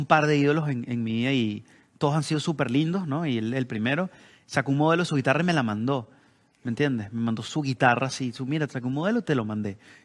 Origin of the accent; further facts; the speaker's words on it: Venezuela; moved away as an adult; also born or lived in Mexico; yo salí de Venezuela, estaba haciendo vida en México y así.